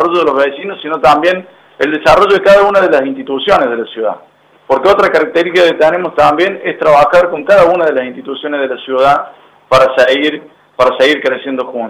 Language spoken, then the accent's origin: Spanish; San Justo, Córdoba, Argentina; este querido departamento de San Justo, que ustedes saben cuál es el aprecio personal que uno tiene. Yo soy hijo de esta tierra.